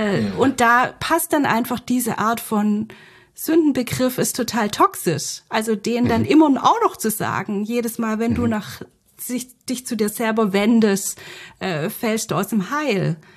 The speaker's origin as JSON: {"language": "German", "region": "Baden-Württemberg", "country": "Germany", "said": "in Bad Boll, in der Nähe, wo ich herkomme"}